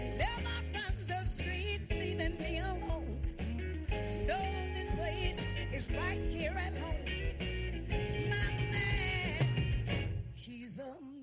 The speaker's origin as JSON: {"language": "English", "town": "Detroit", "region": "Michigan", "country": "United States", "said": "You have to remember, we're from Detroit, and all of my neighbors and schoolmates actually were on American Bandstand."}